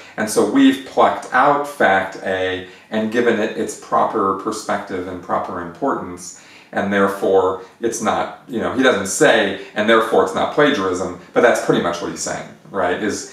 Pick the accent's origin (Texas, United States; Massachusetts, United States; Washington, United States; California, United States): California, United States; Pasadena; he had a mansion, a very large house, about 5 minutes from where I grew up in Pasadena.